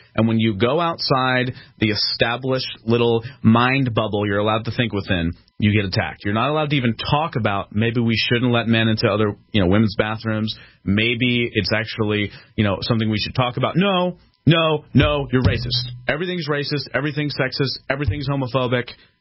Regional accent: Philadelphia, Pennsylvania, United States; Growing up in Philadelphia, I saw some truly crazy people.

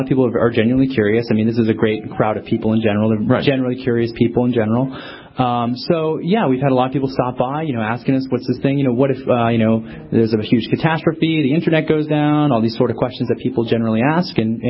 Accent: Rhode Island, United States; Yeah, but I'm originally from Rhode Island. I love the Northeast, so.

